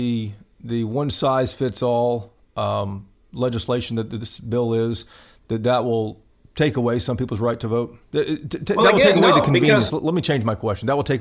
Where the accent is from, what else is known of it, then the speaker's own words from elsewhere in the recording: Tennessee, United States; Alabama, my home state of Tennessee, has it.